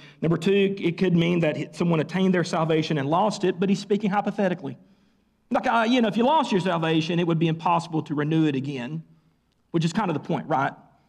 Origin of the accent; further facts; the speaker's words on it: Tennessee, United States; Now, I know that's not good English, but I'm from Tennessee, so I know you will forgive me.